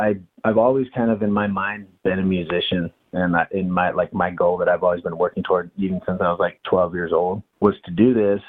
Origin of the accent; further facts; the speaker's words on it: Salt Lake City, Utah, United States; also born or lived in Augusta, Georgia; I grew up in Salt Lake City, and then I went and I traveled and did sales for like 10 years, and I ran outside sales teams.